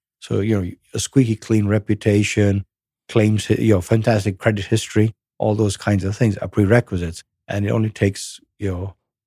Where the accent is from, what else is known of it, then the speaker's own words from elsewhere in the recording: England, United Kingdom; So, you know, growing up in England